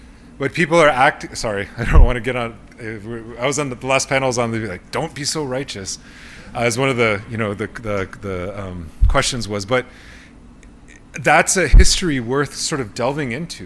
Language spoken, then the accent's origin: English; Chamberlain, South Dakota, United States; I grew up in Chamberlain, South Dakota.